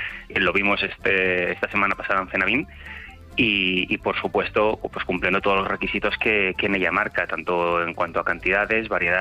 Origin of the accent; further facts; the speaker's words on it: Nonaspe, Aragon, Spain; Así es, somos nonaspinos de Nonaspe. Estamos en cerquita de la frontera entre Cataluña y Aragón.